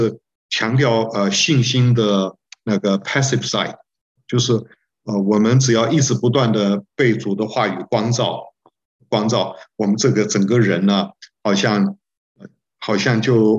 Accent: Zhongli, Taoyuan, Taiwan; 我小的时候住在中立，那时候有宣教士在那边传福音啊

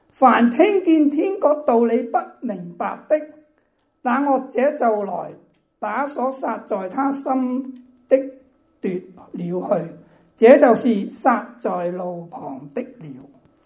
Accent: China; 有啲似我哋中國人咧講嗰個即係呢個道教講嗰個道

